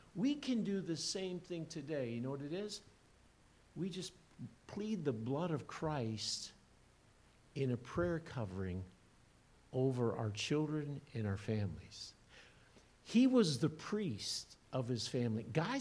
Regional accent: Iowa, United States; I grew up in Iowa many years ago, and I was within an hour distance of cousins and aunts and uncles.

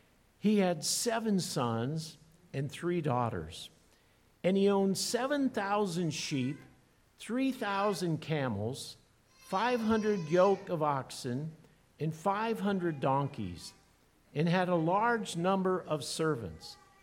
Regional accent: Iowa, United States; I grew up in Iowa many years ago, and I was within an hour distance of cousins and aunts and uncles.

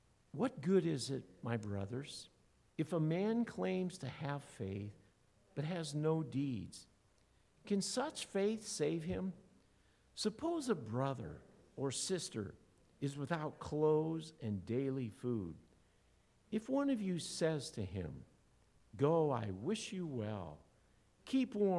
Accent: Iowa, United States; I grew up in Iowa, had a neighbor

